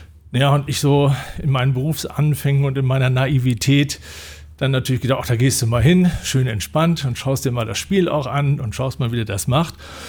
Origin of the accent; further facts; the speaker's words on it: Bremen, Germany; Ich bin in Bremen aufgewachsen und da gehörte mein Herz dem Fußball.